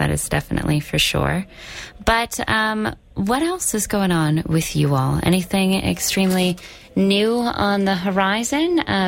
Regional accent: West Virginia, United States; I'm from West Virginia.

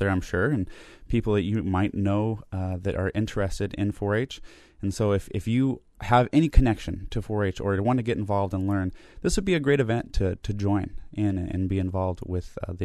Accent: Oregon, United States; now in Humboldt County, United States; But I'm originally from Northeast Oregon, and it's mostly a dry desert climate, definitely extreme.

